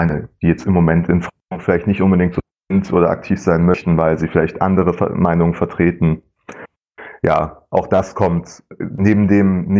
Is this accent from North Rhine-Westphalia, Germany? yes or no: yes; Hennef, North Rhine-Westphalia, Germany; Ich bin aus Hennef, einer ganz, ganz kleinen Community im Rheinland.